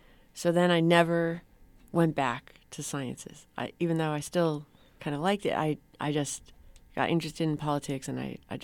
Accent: Los Angeles, California, United States; I grew up in San Fernando Valley, and then I went to college at Dartmouth College in New Hampshire.

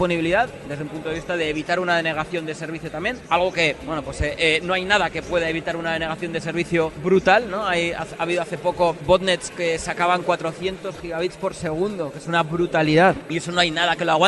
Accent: Logroño, La Rioja, Spain; now in Madrid, Spain; Bueno, vivo en Madrid, pero soy del norte de España, una ciudad pequeña que se llama Logroño

